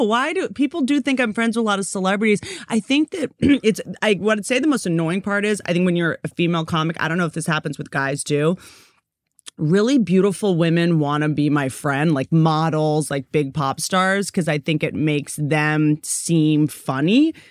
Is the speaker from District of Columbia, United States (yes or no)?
yes; Washington, District of Columbia, United States; also born or lived in Roanoke, Virginia; I'm from Washington, D.C. I grew up half Washington, D.C., half a rural town in Virginia called Roanoke, Virginia.